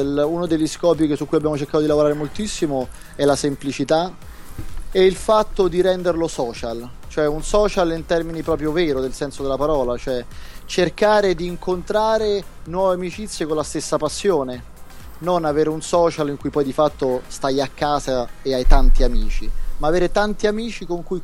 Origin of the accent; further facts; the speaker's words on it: Rome, Lazio, Italy; io che sono di Roma e vengo su a trovarti su a Milano